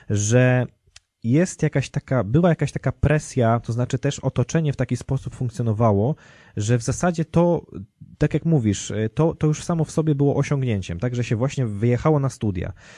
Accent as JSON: {"language": "Polish", "town": "Radom", "region": "Masovian Voivodeship", "country": "Poland", "said": "Jestem z Radomia"}